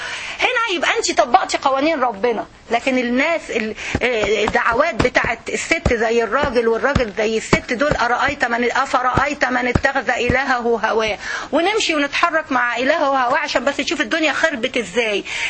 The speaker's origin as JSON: {"language": "Arabic", "country": "Egypt", "said": "احنا عندنا في مصر بيوت"}